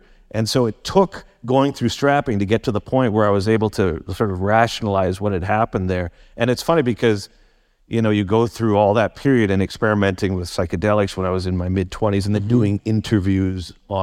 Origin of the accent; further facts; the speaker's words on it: Guildford, South East England, United Kingdom; I'm from Guildford.